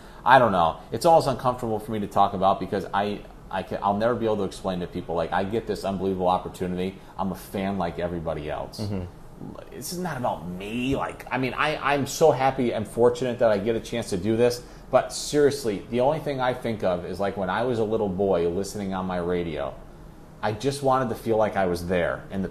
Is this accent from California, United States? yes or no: no; Ithaca, New York, United States; So I grew up in Ithaca, New York, and the AM frequency is strong enough for the fan, and I grew up a Mets fan